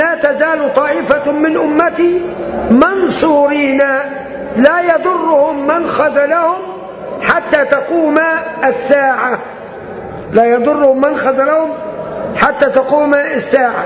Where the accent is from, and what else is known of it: Upper Egypt, Egypt